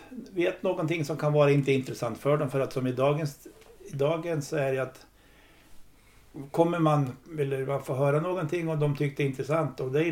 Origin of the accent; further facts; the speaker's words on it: Gäddede, Jämtland County, Sweden; är man född och uppväxt i Gäddede och har kontakter i alla byar